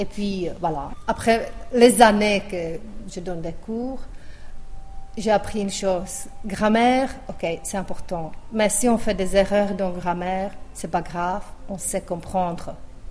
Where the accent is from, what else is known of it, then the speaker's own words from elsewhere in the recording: Vienna, Austria; French is a second language; now in Belgium; Moi, franchement, je suis venue en Belgique de Vienne. Moi, je connaissais que trois choses. Bonjour, merci et je t'aime.